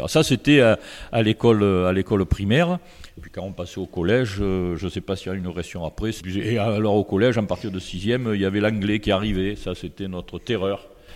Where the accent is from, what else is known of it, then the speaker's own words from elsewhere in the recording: Pernes-les-Fontaines, Provence-Alpes-Côte d'Azur, France; je suis parti un petit peu de Pernes parce que comme j'étais fonctionnaire, voilà, c'était au gré des affectations. Et puis je suis revenu dans la région en 1974 et depuis j'habite